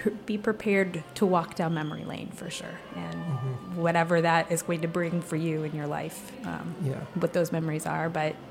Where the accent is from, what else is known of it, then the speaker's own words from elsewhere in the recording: Monmouth, Illinois, United States; I went to college in my hometown. It's called Monmouth College in a little tiny town in Illinois where I grew up, Monmouth, Illinois.